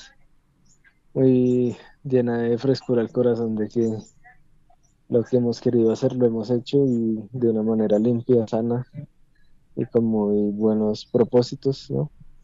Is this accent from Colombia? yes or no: yes; Colombia; que hace que pues nos veamos como colombianos